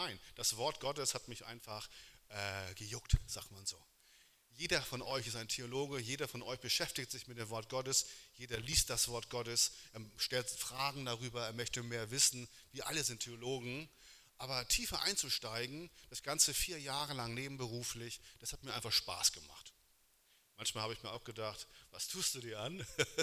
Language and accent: German; Hamburg, Germany; now in Wunstorf, Germany; Ich bin gebürtiger Hamburger. Vielleicht hört man das immer im Dialekt. Und wohne jetzt seit ungefähr 12 Jahren mit meiner Frau und unserem Sohn in Niedersachsen, in der Nähe von Hannover, Wunsdorf, am schönen Steyrhuder Meer